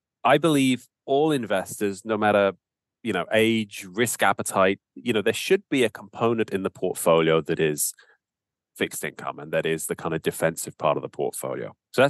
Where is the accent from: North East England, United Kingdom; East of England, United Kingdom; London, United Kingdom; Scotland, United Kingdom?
London, United Kingdom; accent: British; now in Canada; I have a British accent. And I grew up in Southeast London with an Irish mother and had a wonderful upbringing there and never really planned to end up in Canada